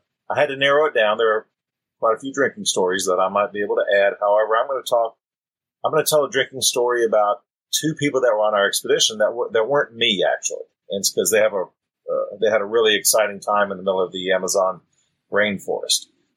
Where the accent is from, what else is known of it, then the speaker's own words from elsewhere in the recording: Texas, United States; We were raised around guns in Texas a lot